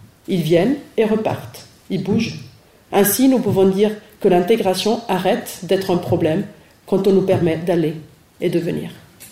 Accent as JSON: {"language": "French", "country": "Switzerland", "said": "Je suis suisse, ceci dit."}